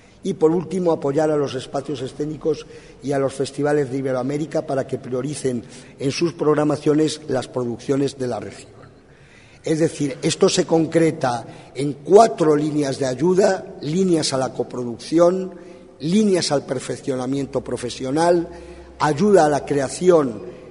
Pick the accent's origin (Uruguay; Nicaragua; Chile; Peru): Uruguay; a mí como uruguayo